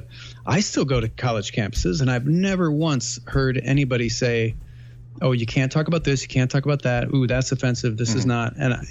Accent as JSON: {"language": "English", "region": "Midwest", "country": "United States", "said": "I come from the Midwest. I'm nice."}